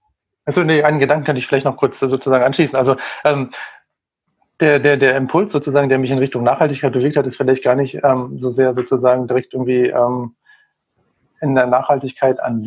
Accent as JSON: {"language": "German", "country": "Germany", "tie": "born or raised there", "also_born_or_lived": "Egypt", "said": "Ich bin zum Beispiel in Ägypten groß geworden, 7 Jahre lang. Wir waren halt 7 Jahre genau im Ausland."}